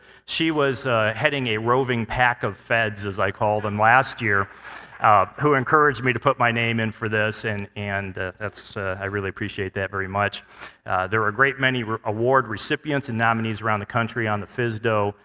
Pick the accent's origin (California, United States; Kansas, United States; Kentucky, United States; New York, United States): Kansas, United States; and since I'm from Kansas, I'm always looking for the man behind the curtain.